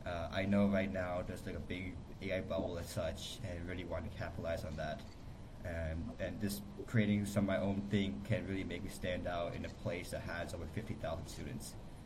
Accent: Lexington, Massachusetts, United States; now in Madison, United States; I'm originally from Lexington, Massachusetts, which is a suburb of Boston. I have started going to school here in Wisconsin, in Madison area.

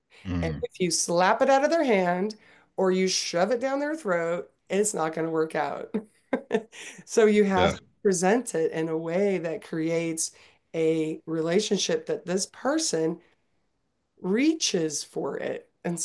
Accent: Tucson, Arizona, United States; All right, I am from Tucson, Arizona

